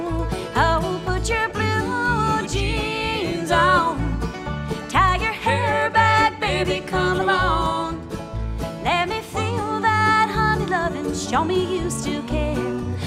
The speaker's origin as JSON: {"language": "English", "region": "Mississippi", "country": "United States", "tie": "born or raised there", "said": "I grew up in Mississippi for several years. I lived there, did most of my growing up in that area."}